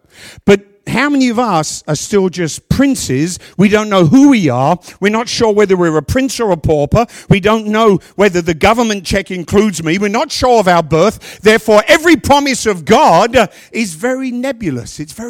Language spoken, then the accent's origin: English; England, United Kingdom; born there; I wasn't born here. I was born in England.